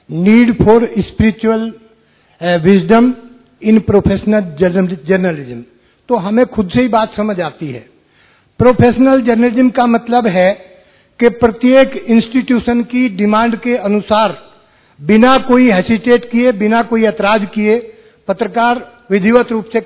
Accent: Lucknow, Uttar Pradesh, India; मैं print media से हूँ और लखनऊ से हूँ उत्तर प्रदेश से।

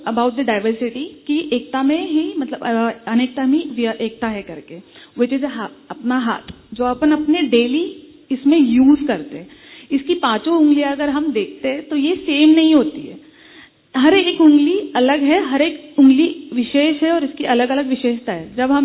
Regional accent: Mumbai, Maharashtra, India; मुंबई से आई हूँ।

